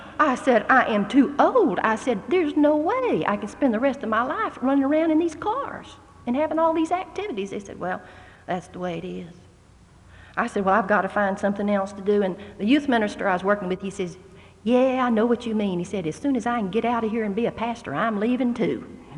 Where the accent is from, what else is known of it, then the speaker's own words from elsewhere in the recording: the South, United States; I grew up in the South. Everybody, I thought, knew about Jesus.